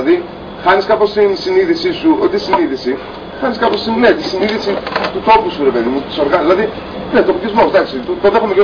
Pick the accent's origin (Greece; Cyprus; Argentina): Greece; όχι ως προς τον τόπο μου, αλλά ως προς τον τόπο μου που είναι Ελλάδα